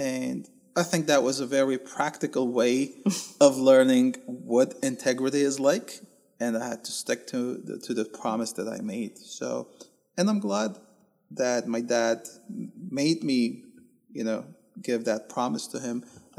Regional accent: Kessab, Latakia Governorate, Syria; There was another fellow who was a seminarian from my hometown of Kesab.

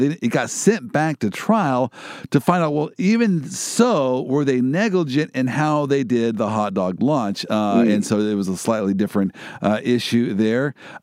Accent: Kansas City, Missouri, United States; I'm from Kansas City. Slugger is our mascot in Kansas City.

